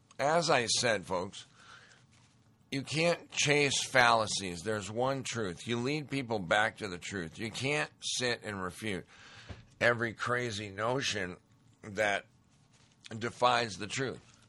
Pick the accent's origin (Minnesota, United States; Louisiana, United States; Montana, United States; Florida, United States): Montana, United States; You know, I grew up in Montana. went to school in Bozeman, Montana, which is beautiful now, or what is beautiful was fantastic then. I spent all my time in the mountains, my free time.